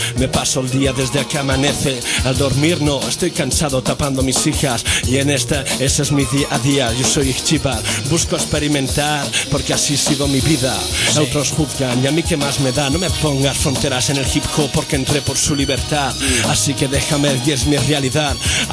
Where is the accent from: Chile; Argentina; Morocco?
Morocco; moved away; Hasta yo puedo volver a mi ciudad de pequeño en Marruecos.